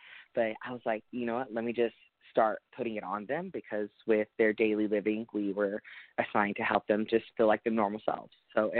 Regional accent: Kansas, United States; now in Dallas, United States; I'm originally from Kansas, but I am now residing in Dallas, Texas

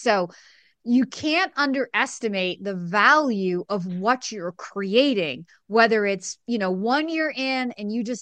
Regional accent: New Hampshire, United States; because Planet started right here in my hometown in Southern New Hampshire.

